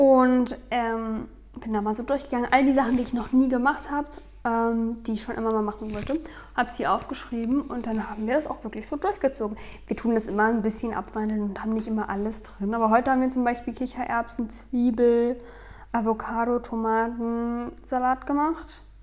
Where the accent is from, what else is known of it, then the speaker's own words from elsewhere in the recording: Erfurt, Thuringia, Germany; now in Austria; ich bin aus Deutschland wo und vor allen Dingen aus Erfurt, die alle nicht immer so freundlich sind miteinander.